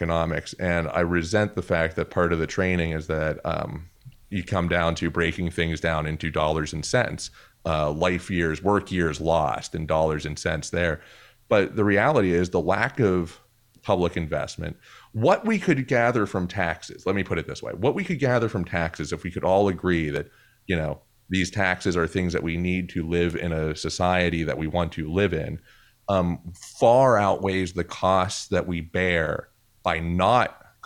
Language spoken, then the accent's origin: English; Wheeling, West Virginia, United States; I grew up in Wheeling, and I have serious hesitance about the benefits of fracking